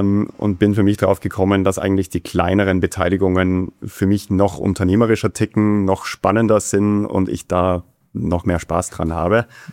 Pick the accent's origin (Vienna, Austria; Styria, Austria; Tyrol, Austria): Styria, Austria; Graz; accent: Austrian; moved away as an adult; also born or lived in Heidelberg; now in Munich, Germany; ich bin gebürtiger aus Graz, bin in Österreich aufgewachsen, habe bis 2006 dort gelebt, bin dann 2006 zum Studium schon nach München gekommen